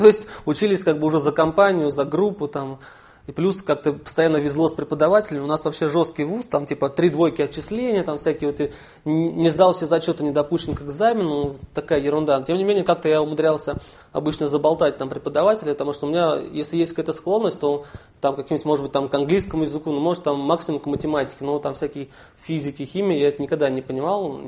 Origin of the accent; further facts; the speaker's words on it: Dzerzhinsky, Moscow Oblast, Russia; Мы с родителями уехали в Московскую область, в ближайший, в город Дзержинский. То есть это 15 минут там до одного метро, до Кузьминок, 15 минут до другого, до Люблино, разные ветки. Причем вот в тихий, мирный, уютный городок, там, в котором я и по сей день живу.